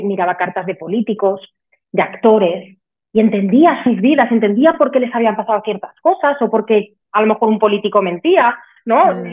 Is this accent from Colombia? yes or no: no; Zaragoza, Aragon, Spain; now in Switzerland; yo soy de Zaragoza, como Cris.